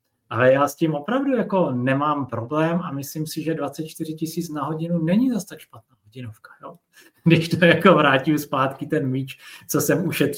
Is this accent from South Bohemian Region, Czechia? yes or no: no; Brno, South Moravian Region, Czechia; Já jsem Brňák, koupil jsem to všechno v Brně